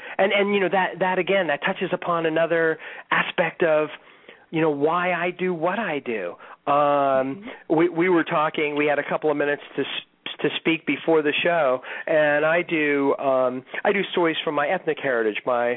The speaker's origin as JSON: {"language": "English", "town": "Struthers", "region": "Ohio", "country": "United States", "tie": "born or raised there", "said": "I grew up in Northeast Ohio, just outside of Youngstown, a blue collar community in the small town of Struthers, Ohio."}